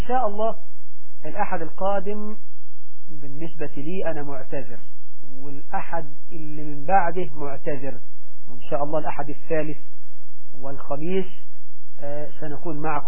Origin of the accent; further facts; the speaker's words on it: Egypt; يعني لو واحد في الفلاحين عندنا في مصر بيته قدام الترعة